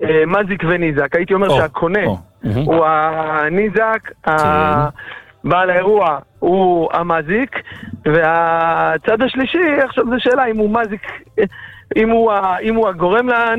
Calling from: Shlomit, Southern District, Israel; אני... אני משלומית מדרום עוטף עזה

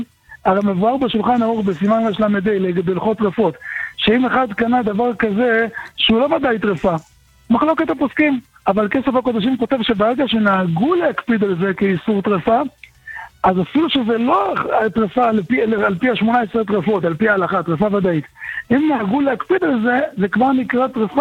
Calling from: Jerusalem, Jerusalem District, Israel; מירושלים.

